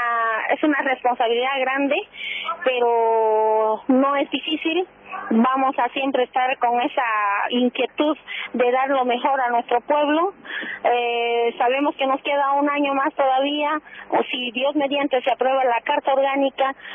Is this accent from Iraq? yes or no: no; Puerto Quijarro, Santa Cruz, Bolivia; nosotros somos la entrada de Bolivia, somos la cara de Bolivia aquí en la zona fronteriza